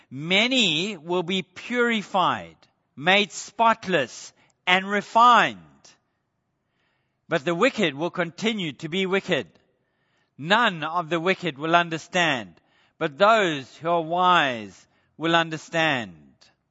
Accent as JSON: {"language": "English", "country": "South Africa", "tie": "born or raised there", "said": "Now, I grew up in South Africa"}